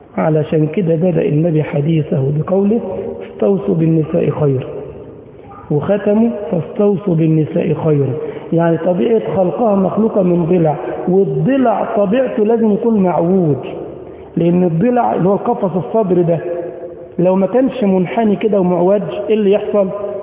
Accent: Egypt; ما عندنا في مصر ميدان اسمه ميدان التحرير وميدان اسمه ميدان رمسيس.

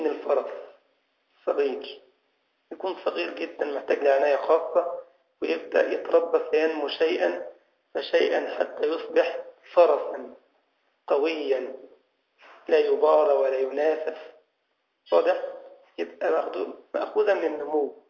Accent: Egypt; بنسميه عندنا في مصر سرسوب

